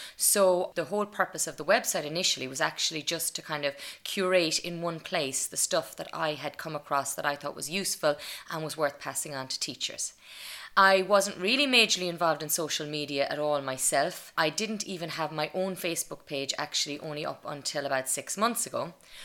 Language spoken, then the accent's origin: English; Leinster, Ireland; I moved home. I'm originally from Westmeath, so I got a position actually in St. Etchins in Kinnegad, which is the primary school I would have gone to myself.